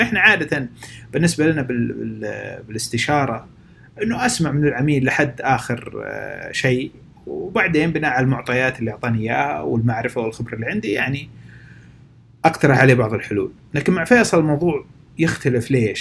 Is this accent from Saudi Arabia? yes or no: yes; Eastern Province, Saudi Arabia; بالشرقيه عندنا بالسعوديه